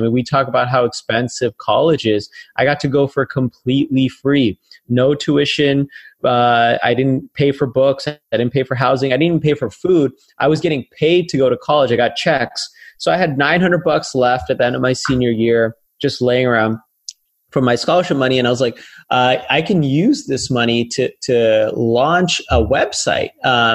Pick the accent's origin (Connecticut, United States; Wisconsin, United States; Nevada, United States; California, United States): Nevada, United States; Las Vegas; So this was back in my hometown of Las Vegas.